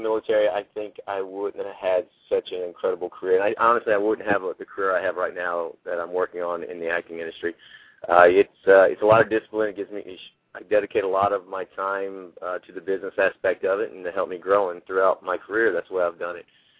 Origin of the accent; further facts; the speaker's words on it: Orange, Texas, United States; But, yeah, you know, we're old country boys. He was from Oklahoma, and I was from Orange, Texas, so we didn't think any of it.